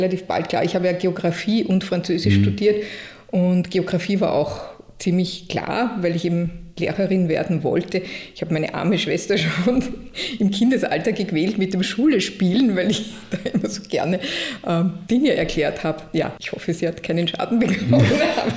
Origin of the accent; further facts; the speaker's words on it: Krems, Lower Austria, Austria; ich komme ja aus Krems, aus einer Kleinstadt und war dann viel in Wiener Schulen.